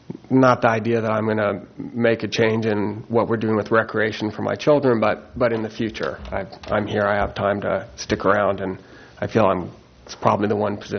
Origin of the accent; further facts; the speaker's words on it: California, United States; also born or lived in San Diego; Sure, I'm from California. And now I'm in Morro Bay. I was in San Diego for almost 25 years and have spent most of my life up and down the coast of California.